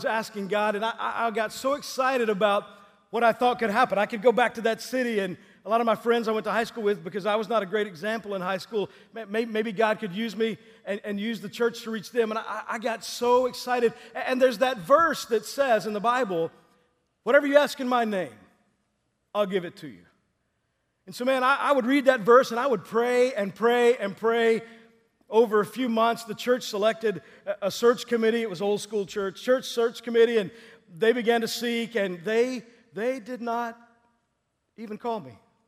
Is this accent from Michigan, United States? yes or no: no; Texas, United States; a church that my parents actually went to in the town I grew up in Southeast Texas